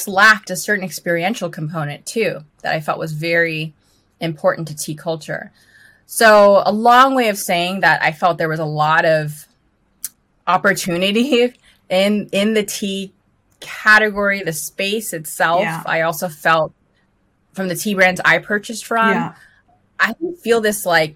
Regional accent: Los Angeles, California, United States; And so my parents met in L.A. at UCLA. And I was born in Los Angeles, raised in Los Angeles.

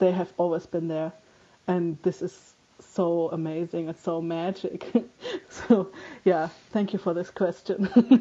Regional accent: Germany; accent: German; English is a second language; I mean, you can hear by my accent that I'm German.

